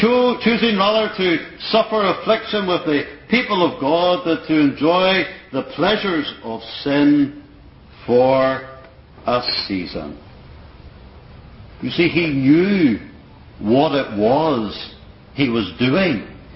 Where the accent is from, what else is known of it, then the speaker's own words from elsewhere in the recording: Ireland; Now, I'm an Irishman and I've preached it in the gospel.